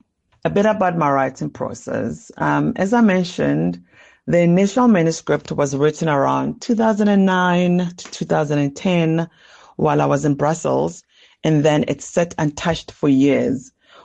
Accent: South Africa; I realized that even though I knew a lot about international politics, I had never actually lived outside of South Africa before.

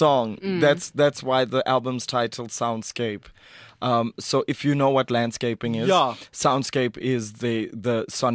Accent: KwaZulu-Natal, South Africa; also born or lived in Eswatini; now in Johannesburg, South Africa; I was born in Joburg, but then my dad was from Swaziland, so then we moved back there. But I grew up in KZN because that's where I went to school. And so I'm back in Joburg now.

